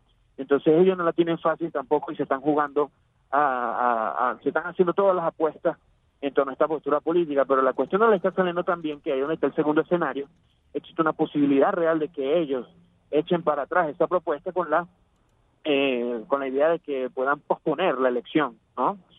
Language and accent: Spanish; Venezuela; Somos todos aquellos venezolanos